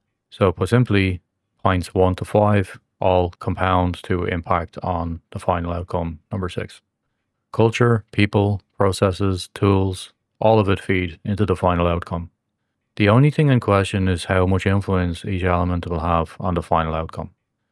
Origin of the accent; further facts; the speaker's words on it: Ireland; So, as an Irish person myself, I know I come from an open culture that likes to challenge authority.